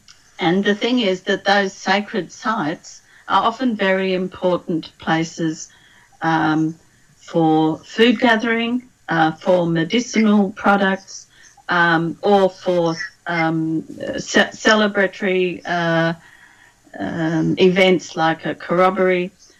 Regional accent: Australia; as an Australian

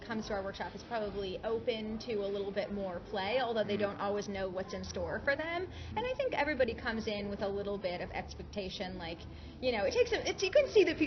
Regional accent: Florida, United States; No. I'm from Florida.

